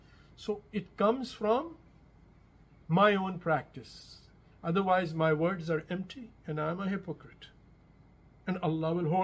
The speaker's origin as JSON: {"language": "English", "country": "India", "tie": "born there", "said": "I was born in India."}